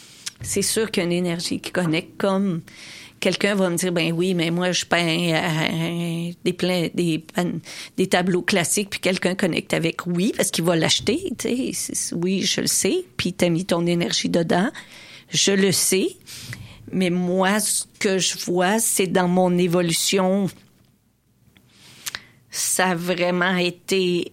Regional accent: Rivière-du-Loup, Quebec, Canada; now in Quebec City, Canada; j'ai commencé à donner mes cours ici à Québec. Ben, je viens de Rivière-du-Loup, comme je disais tantôt.

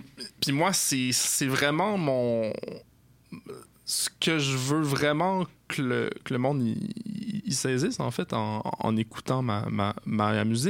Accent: Quebec, Canada; qu'est-ce qui fait qu'on est québécois, c'est qu'on se reconnaît quand on parle de sirop d'érable

